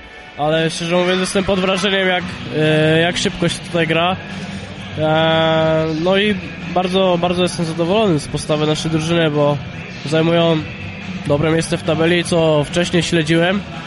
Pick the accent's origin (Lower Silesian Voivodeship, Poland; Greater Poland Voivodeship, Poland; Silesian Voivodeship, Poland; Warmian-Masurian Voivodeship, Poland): Greater Poland Voivodeship, Poland; Leszno; Jako że jestem z Leszna, zostaje mi tylko wierzyć w to, że nasi chłopacy wygrają.